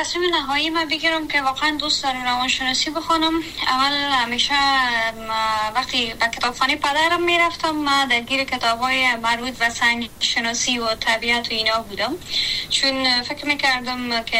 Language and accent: Persian; Kabul, Afghanistan; also born or lived in Badakhshan; ما در بدخشان به دنیا آمدیم ولی بقیه هم در کابل سفری شده، چون به نظر به دلایل که وجود داشت خانواده مجبور شدن به کابل کوچ کنن و ما هم بقیه عمرم در کابل سپری شدم